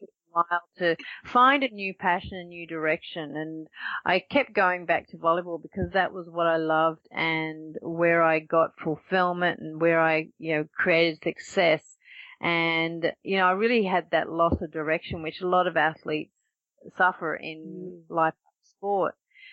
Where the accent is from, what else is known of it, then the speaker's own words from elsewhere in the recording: Australia; I am Australian. And being able to march in front of our home crowd and just take that all